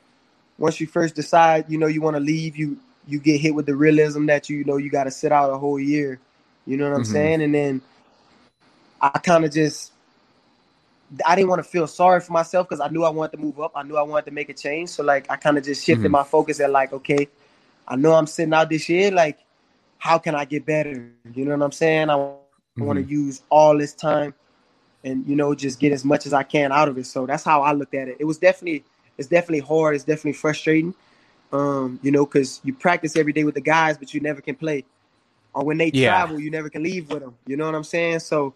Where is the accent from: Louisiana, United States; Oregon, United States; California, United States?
Louisiana, United States; You know, we're from Louisiana.